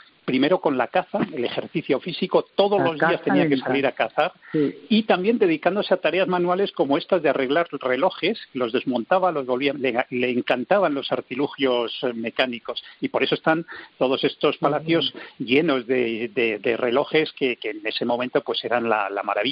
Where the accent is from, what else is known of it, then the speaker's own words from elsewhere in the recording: León, Castile and León, Spain; actualmente yo también soy de León, y me complace saludarte